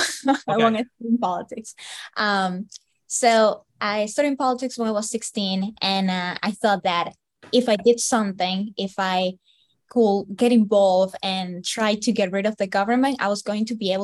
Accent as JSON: {"language": "English", "country": "Venezuela", "tie": "born or raised there", "moved": "yes", "lives_now": "United States", "said": "Well, as a kid, everything was, perfect."}